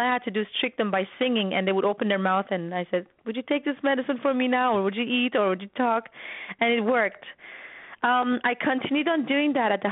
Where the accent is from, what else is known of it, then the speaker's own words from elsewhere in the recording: Iran; I learned that as a child when I was growing up in Iran, in the middle of war